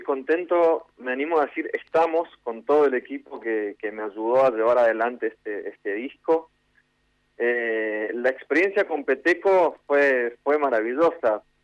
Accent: Resistencia, Chaco, Argentina; Yo soy de Resistencia, del Chaco

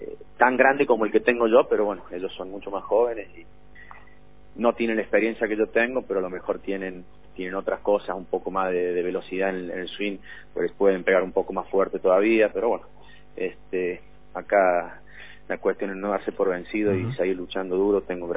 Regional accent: Rosario, Santa Fe, Argentina; empresas de mi tierra, bueno, tengo que llevar empresas, en este caso, de Rosario.

